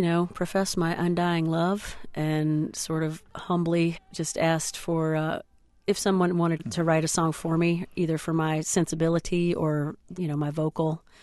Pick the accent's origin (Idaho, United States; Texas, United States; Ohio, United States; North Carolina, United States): North Carolina, United States; My mom pointed out, I guess, when in growing up in North Carolina on Mother's Day, if your mother was alive, you'd have a red rose, and if she was deceased, you'd bring a white rose to church.